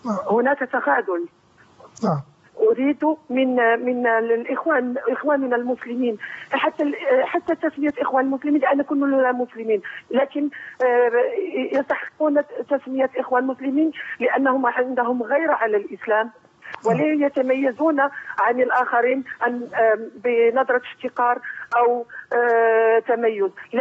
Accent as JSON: {"language": "Arabic", "country": "Morocco", "said": "وأنا من المغرب أتابع الوضعية في مصر،"}